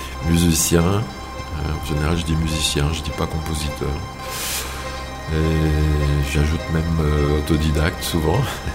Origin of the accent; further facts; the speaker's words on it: Grand Est, France; moved away as an adult; Je suis parti des Vosges à 19 ans et j'ai passé toute mon enfance et mon adolescence dans les Vosges. J'ai un peu habité aux quatre coins des Vosges en fait, et j'ai habité 7 ans à l'Aveline de Vendruyère